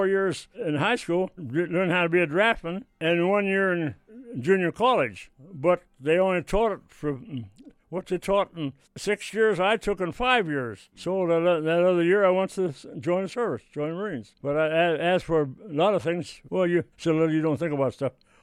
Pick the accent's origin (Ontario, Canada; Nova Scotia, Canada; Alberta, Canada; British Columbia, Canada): Alberta, Canada; Viking; born there; I was born in Viking, Alberta, Canada.